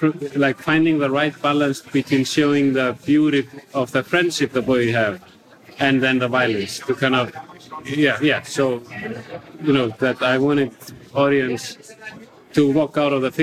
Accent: Iceland; English is a second language; when I was growing up in Iceland, there was a lot of youth violence among boys.

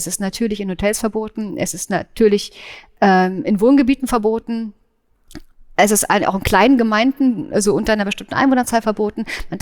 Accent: East Germany, Germany; ich komme aus der DDR, ich bin beim FKK-Schrein aufgewachsen

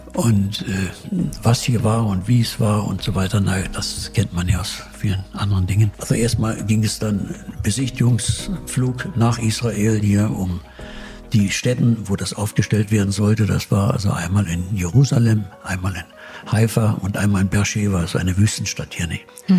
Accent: Berlin, Germany; Sagte, ja, ich komme aus Berlin.

